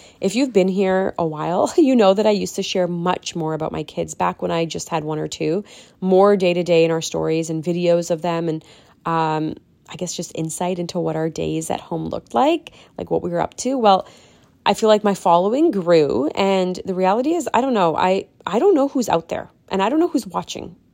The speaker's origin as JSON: {"language": "English", "country": "Canada", "tie": "born or raised there", "first_language": "Punjabi", "said": "And obviously, I grew up in Canada, so I was raised with both English and Punjabi, English outside of the household, Punjabi inside the household."}